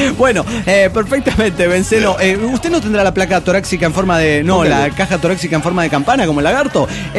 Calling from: San Luis, Argentina; de San Luis, capital de la Argentina

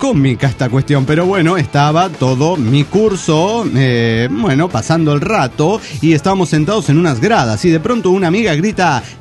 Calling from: Tuxtla Gutiérrez, Chiapas, Mexico; de Tuxtla, Gutiérrez, Chiapas, México.

